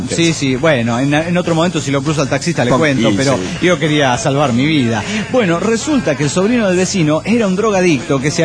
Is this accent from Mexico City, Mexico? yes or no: yes; Mexico City, Mexico; Y es que sí soy del DF, aunque no vivo ahí.